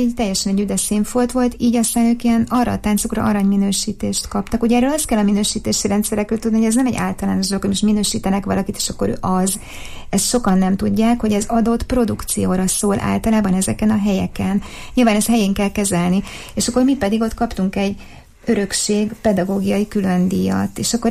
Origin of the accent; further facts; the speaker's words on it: Szolnok, Jász-Nagykun-Szolnok, Hungary; ugyan szolnoki vagyok